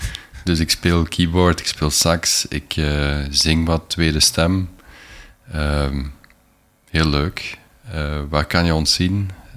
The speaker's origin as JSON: {"language": "Dutch", "town": "Heusden-Zolder", "region": "Flanders", "country": "Belgium", "tie": "born or raised there", "also_born_or_lived": "Hasselt", "said": "is geboren in 1978 in Hasselt. Heeft altijd in Heusenzolder gewoond. Dus ik ben een Limburger van oorsprong."}